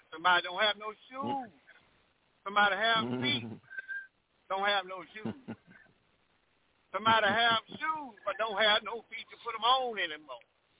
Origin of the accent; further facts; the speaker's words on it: Louisiana, United States; now in Murfreesboro, United States; I'm from Louisiana, but I live in Tennessee. Murfreesboro, Tennessee, Middle Tennessee area, near east of Nashville.